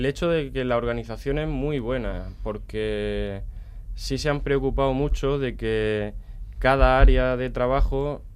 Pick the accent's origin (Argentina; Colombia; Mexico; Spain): Spain; Jaén, Andalusia; Conozco el tema de los perros porque nos dedicamos en Jaén, que es de donde vengo